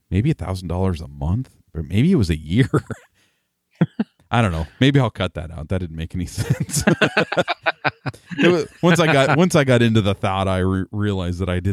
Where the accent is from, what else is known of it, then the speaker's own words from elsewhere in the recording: Illinois, United States; this lady asked me where I was from, and I told her I was from Illinois